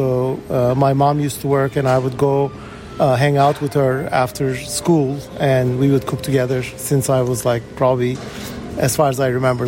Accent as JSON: {"language": "English", "region": "Istanbul", "country": "Turkey", "tie": "born or raised there", "said": "I grew up in Istanbul, Turkey, from a family that came from southeastern Turkey, which is my mother's side, and my father's side came from the western side near the Greek side."}